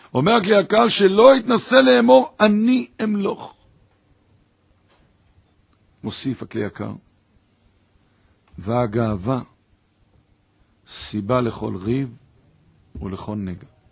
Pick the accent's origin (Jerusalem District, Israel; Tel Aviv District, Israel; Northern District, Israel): Jerusalem District, Israel; Jerusalem; אומר לי, שלום, מאיפה אתה? ירושלים, אני אומר לו.